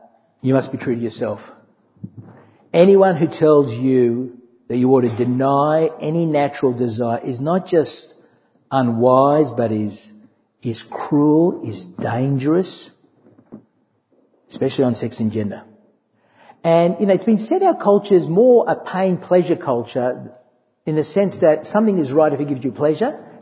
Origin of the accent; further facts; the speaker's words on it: Australia; I identify as an Australian